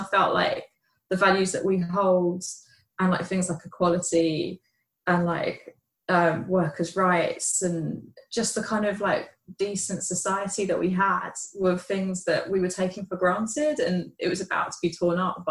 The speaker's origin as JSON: {"language": "English", "town": "Islington", "region": "London", "country": "United Kingdom", "tie": "born or raised there", "said": "So I'm from London, I'm from the People's Republic of Islington. That's where I grew up. So, Islington's always historically been a very political place"}